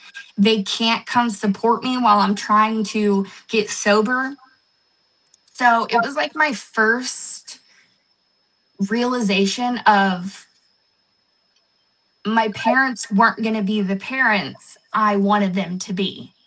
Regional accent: Akron, Ohio, United States; Because I'm originally from Akron, so we were living towards that way.

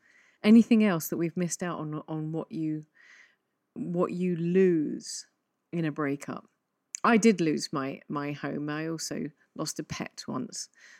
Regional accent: England, United Kingdom; But I'm English and we don't know what to say in any situation or circumstance.

